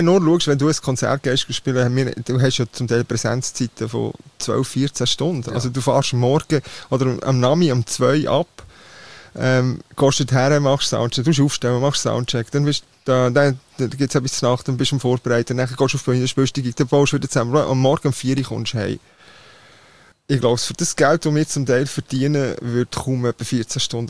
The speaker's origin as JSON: {"language": "German", "country": "Switzerland", "said": "Ich komme aus der Schweiz, Mann."}